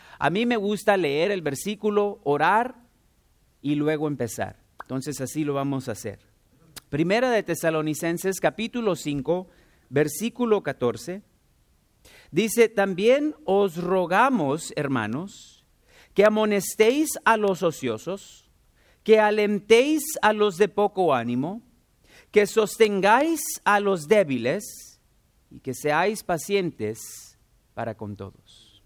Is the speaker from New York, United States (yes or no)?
no; California, United States; born there; now in Texas, United States; de Guatemala, pero se movieron a California hace muchos años y yo nací en California. Pero me moví con mi esposa y con mis tres hijos a Texas aproximadamente hace 3 años y medio. Y no planeo regresar a California